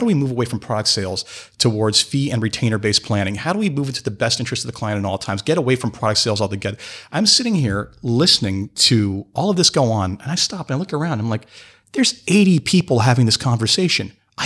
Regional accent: Canada; I am from Canada.

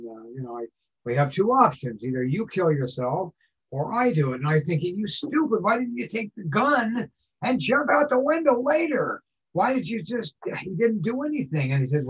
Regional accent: Ireland; I know because I'm Irish.

